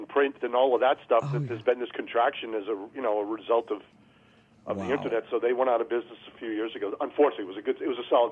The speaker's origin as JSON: {"language": "English", "region": "Massachusetts", "country": "United States", "tie": "born or raised there", "said": "Yeah, so I grew up in Massachusetts, and there's one Seth Rainer way."}